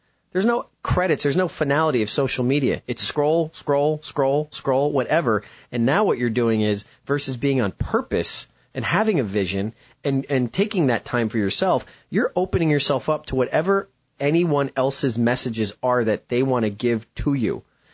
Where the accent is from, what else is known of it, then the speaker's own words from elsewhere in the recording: New Jersey, United States; You know, I was growing up in North Jersey pre-internet, and what you knew is what you knew.